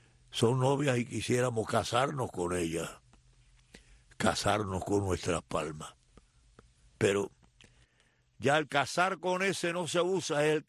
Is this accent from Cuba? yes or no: yes; Cuba; now in United States; pienso y siento en cubanía. Soy ciudadano de los Estados Unidos de América.